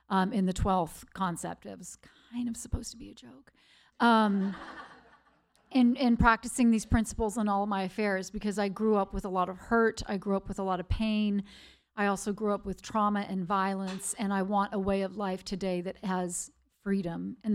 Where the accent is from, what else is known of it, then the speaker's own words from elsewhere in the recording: the South, United States; That was pretty good. I'm from the South.